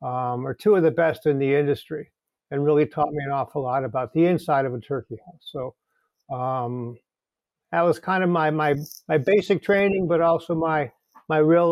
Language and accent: English; New England, United States; I'm from New England originally, so it's a chance to move back north.